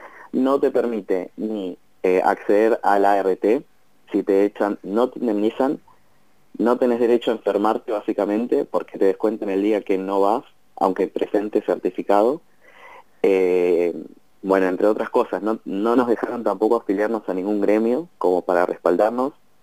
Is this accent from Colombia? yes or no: no; La Plata, Buenos Aires Province, Argentina; Yo soy de acá de La Plata